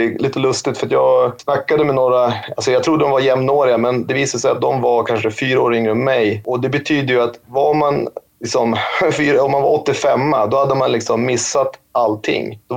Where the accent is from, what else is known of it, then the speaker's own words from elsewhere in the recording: Umeå, Västerbotten County, Sweden; Ja, alltså, jag är uppvuxen i Umeå under det glada 90-talet